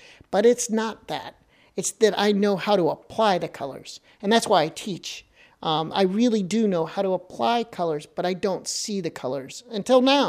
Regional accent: Virginia, United States; I grew up near the James River and we'd be out on the water

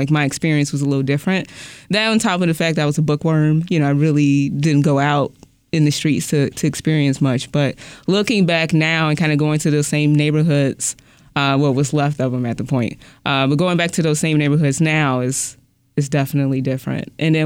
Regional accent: Gary, Indiana, United States; No, not at all. I am from Gary, Indiana.

